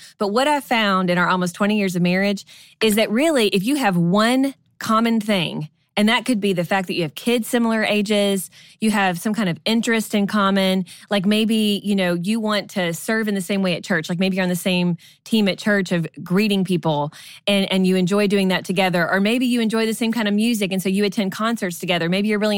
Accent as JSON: {"language": "English", "region": "Kentucky", "country": "United States", "tie": "born or raised there", "also_born_or_lived": "Georgia / Florida / Texas", "said": "You know, we grew up in Kentucky, moved to Georgia, then moved to Florida, then moved back to Georgia, then moved to Texas."}